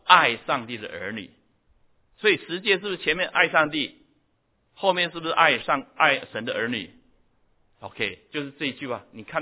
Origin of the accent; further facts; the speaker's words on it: China; 我们中国人最晓得，很多大官啊